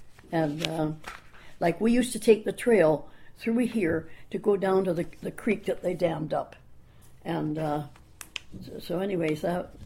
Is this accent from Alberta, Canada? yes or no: no; Vancouver, British Columbia, Canada; born there; I was born in Vancouver General.